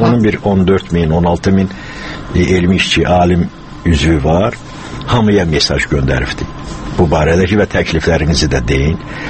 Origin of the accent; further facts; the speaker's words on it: Karabakh, Azerbaijan; O Qarabağ təbii ki, mənim yaralı yerimdə, ona görə deyirəm ki, mən doğulduğum komadı, ondan sonra mənim böyüdüyüm yerdir.